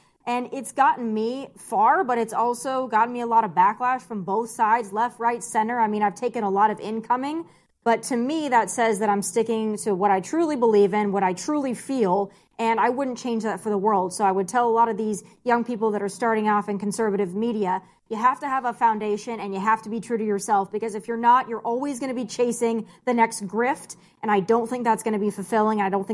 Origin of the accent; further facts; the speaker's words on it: South Dakota, United States; I have lived a lot of places, but I'm born and raised in South Dakota. So there's only so much South Dakota that you can get out of me.